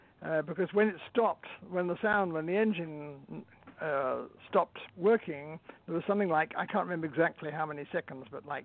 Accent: London, United Kingdom; moved away as an adult; now in United States; I was born in London, and I spent the first nearly 50 years of my life there.

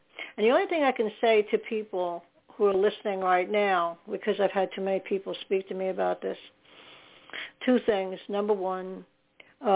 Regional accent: Staten Island, New York, United States; also born or lived in Pearl River, New York; I was born in Pearl River, New York, and there was a nice lake up there. And then we moved to Staten Island a little after that, not long after, and that was horrific.

